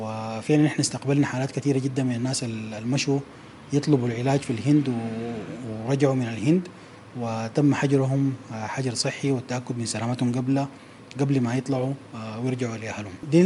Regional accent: Sudan; إحنا عندنا في السودان هنا

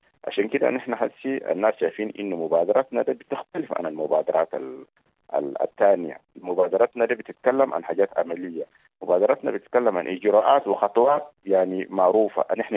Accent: Sudan; نحن سودانيين

